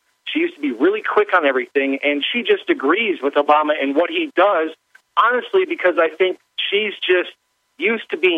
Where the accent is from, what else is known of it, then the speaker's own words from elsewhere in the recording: Illinois, United States; now in San Antonio, United States; I'm from Illinois. I moved to San Antonio about a year ago, and I got to say I couldn't be happier.